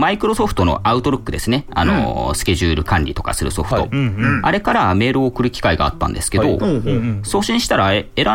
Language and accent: Japanese; Fukushima, Japan; 僕はい、福島出身なので